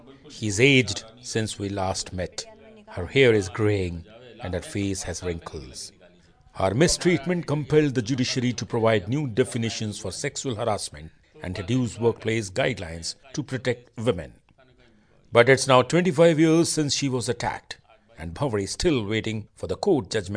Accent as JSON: {"language": "English", "region": "Rajasthan", "country": "India", "tie": "born or raised there", "said": "And in my home state of Rajasthan, almost 80% of girls are married under 15 years of age."}